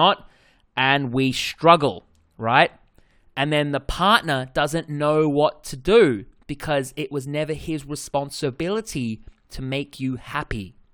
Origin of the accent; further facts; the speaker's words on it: Australia; accent: Australian; With my bloody Australian accent.